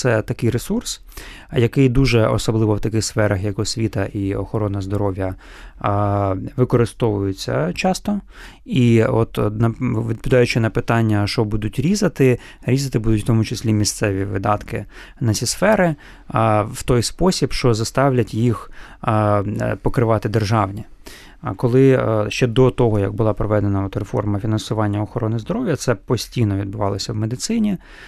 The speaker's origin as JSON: {"language": "Ukrainian", "town": "Zhytomyr", "region": "Zhytomyr Oblast", "country": "Ukraine", "said": "Я сам з Житомира, я розумію, це люди страшні."}